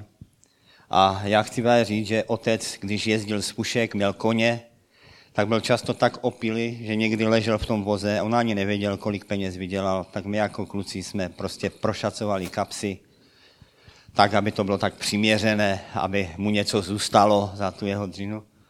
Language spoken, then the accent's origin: Czech; Petrovice u Karviné, Moravian-Silesian Region, Czechia; Vyrůstal jsem tady kousíček od Karviné v Petrovicích v rodině zemědělce